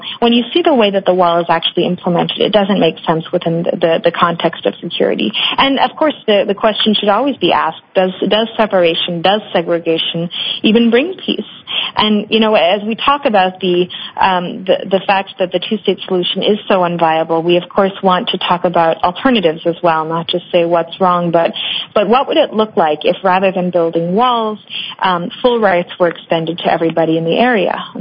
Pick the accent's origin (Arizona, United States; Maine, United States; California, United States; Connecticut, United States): California, United States; You know, I'm from California, and I've lived a life of real privilege, but it's my state.